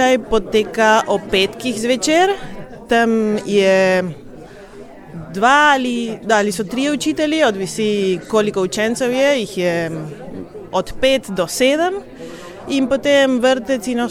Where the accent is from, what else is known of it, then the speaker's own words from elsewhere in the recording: Bariloche, Río Negro, Argentina; Jaz sem doma iz Bariloč, to je ob hribih, ob andov v Argentini.